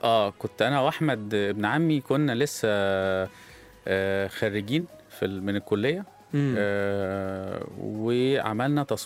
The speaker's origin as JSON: {"language": "Arabic", "town": "Damietta", "region": "Damietta Governorate", "country": "Egypt", "tie": "born or raised there", "said": "انا من دمياط."}